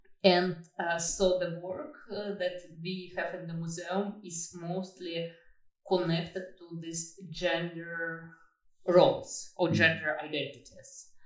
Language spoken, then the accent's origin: English; Russia; moved away as an adult; now in Amsterdam, Netherlands; I'm based in Amsterdam, the Netherlands, but I was born and raised in Russia. For 15 years I live in the Netherlands